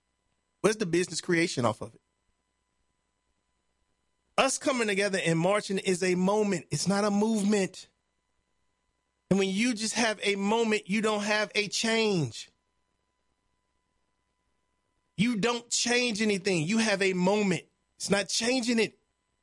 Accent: Chicago, Illinois, United States; The block I grew up on in Chicago was like that.

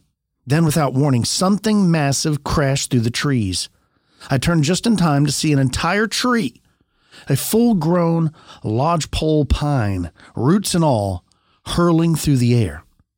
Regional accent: Kansas, United States; I'm from South Central Kansas, and our city is a former railroad town settled from former Osage tribal ground.

